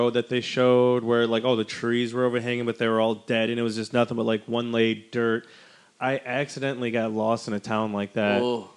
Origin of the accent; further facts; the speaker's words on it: Wisconsin, United States; No, I grew up in Wisconsin. We were starved